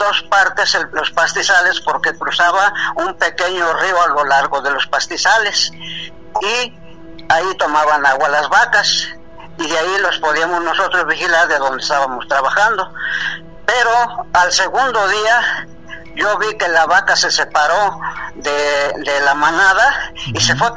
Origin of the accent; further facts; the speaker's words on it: Sultepec, State of Mexico, Mexico; este sucedió allá en mi pueblo, allá se llama Sultepec, Estado de México.